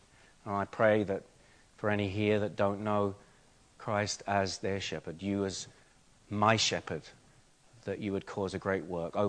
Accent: London, United Kingdom; I was brought up in London

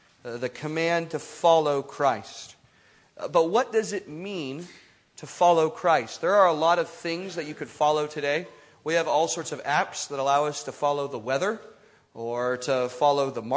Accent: United States; Well, I am the American portion of our evening tonight, so sorry for the voice change.

